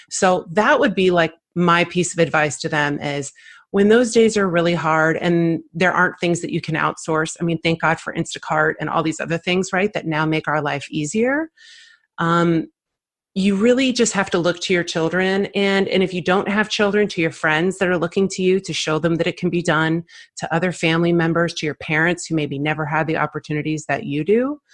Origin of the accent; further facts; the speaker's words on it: St. Louis, Missouri, United States; also born or lived in Chicago; I grew up in St. Louis, but I lived in Chicago for 15 years.